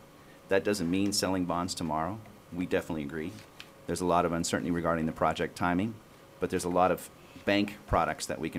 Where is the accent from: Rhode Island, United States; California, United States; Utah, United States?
California, United States; Huntington Beach; I was born in Long Beach Community Hospital, and my two children were both born there, and I grew up in Huntington Beach, and I'm still here.